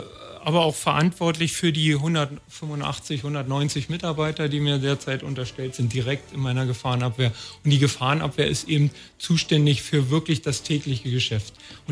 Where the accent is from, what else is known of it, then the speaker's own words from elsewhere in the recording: Potsdam, Brandenburg, Germany; born there; Ich bin aber, wie gesagt, gebürtiger Potsdamer, Babelsberger sogar, im Grenzgebiet gewohnt.